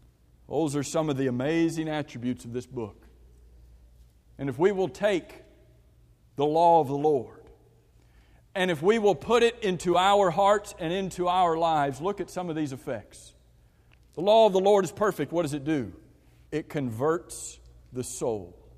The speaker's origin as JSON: {"language": "English", "town": "West Palm Beach", "region": "Florida", "country": "United States", "tie": "born or raised there", "said": "I have never in my life walked out on a frozen lake. I was raised in West Palm Beach, so I'm not really sure why I've never walked out on a frozen lake."}